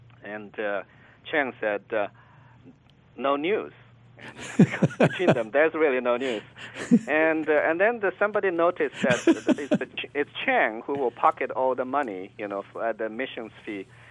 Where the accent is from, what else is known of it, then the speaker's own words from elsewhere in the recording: Alabama, United States; Later on in Alabama, my home state, in this cotton town